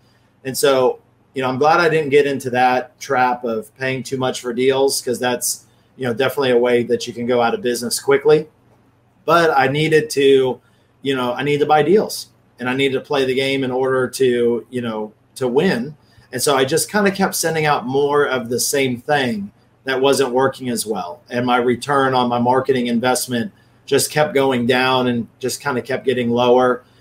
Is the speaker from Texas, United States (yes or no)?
yes; Fort Worth, Texas, United States; Yeah, Fort Worth, Texas. So, you know, in between Dallas and Fort Worth, and starting to cool down and things are going well.